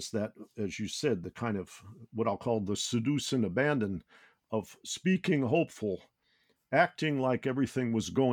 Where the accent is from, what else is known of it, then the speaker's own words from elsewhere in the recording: Detroit, Michigan, United States; But like I said, you're from St. Louis. I'm from Detroit.